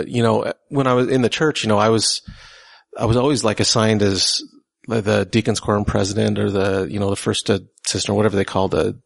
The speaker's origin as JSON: {"language": "English", "town": "St. George", "region": "Utah", "country": "United States", "tie": "born or raised there", "also_born_or_lived": "Salt Lake City", "said": "I was born in Salt Lake City, actually, and then when I was about six, we moved to St. George, Utah, and then we moved a lot when I was young."}